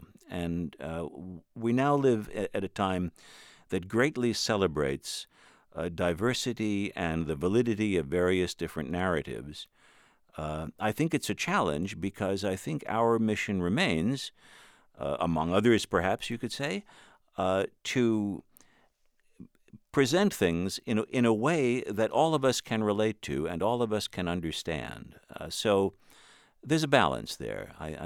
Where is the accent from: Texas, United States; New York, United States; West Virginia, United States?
New York, United States; now in Washington, United States; although I'm a New Yorker, and it hurts me to say this